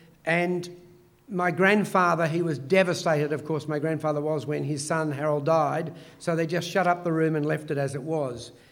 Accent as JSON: {"language": "English", "town": "Roseville", "region": "New South Wales", "country": "Australia", "tie": "born there", "said": "I was born in Roseville in 1944. I often think I won the lottery of life, being born in Australia in the 40s."}